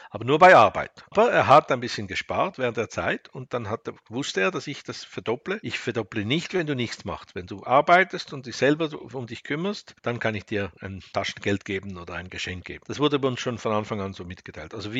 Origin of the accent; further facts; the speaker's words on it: Zurich, Switzerland; ich komme aus Zürich.